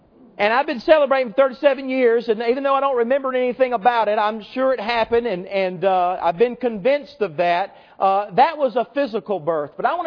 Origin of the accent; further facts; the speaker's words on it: Greenwood, South Carolina, United States; born there; it just so happens that 37 years ago today, I was born in Greenwood, South Carolina.